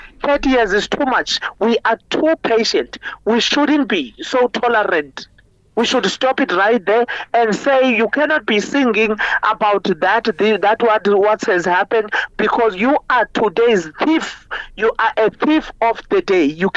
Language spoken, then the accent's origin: English; Eastern Cape, South Africa; now in Johannesburg, South Africa; I'm coming from the Eastern Cape, the poorest province.